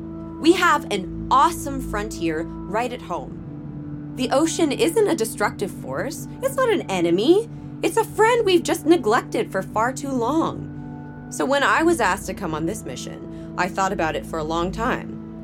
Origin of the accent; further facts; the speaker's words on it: Chicago, Illinois, United States; I grew up in Chicago. We had snow when I was a kid.